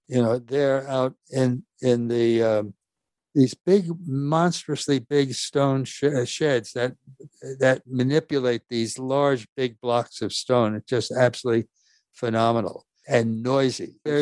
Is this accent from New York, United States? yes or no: yes; New York, United States; I was born and raised here in New York. We were far from a wealthy family. As a matter of fact, dad worked hard. Mom was an immigrant. I'm second generation. There's a Norwegian family.